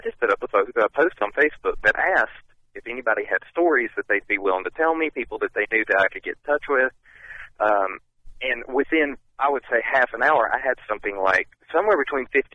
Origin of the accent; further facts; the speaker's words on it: North Carolina, United States; You know, I grew up in the South Omni Valley down to the base of the Pisgah Ridge, and you'll go up Highway 151, takes you all the way up to Blue Ridge Parkway.